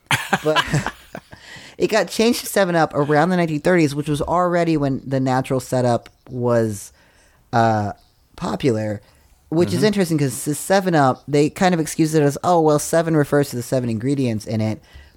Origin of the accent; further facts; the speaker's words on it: Appalachia, United States; I've only learned this from TikTok, because obviously I grew up in Appalachia.